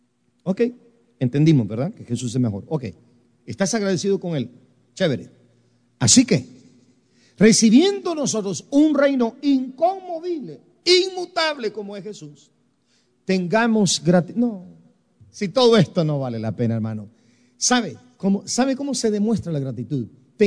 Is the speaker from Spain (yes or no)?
no; Guatemala; born there; yo nací dos veces en Guatemala.